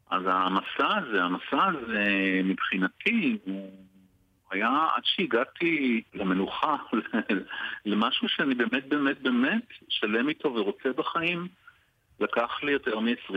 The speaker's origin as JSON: {"language": "Hebrew", "town": "Haifa", "region": "Haifa District", "country": "Israel", "said": "אני חיפאי, אז כן, אז חיפה היא עיר מעורבת, יהודים וערבים, יש פה גם קהילה ערבית להט\"בית שמתחילה להתפתח פה."}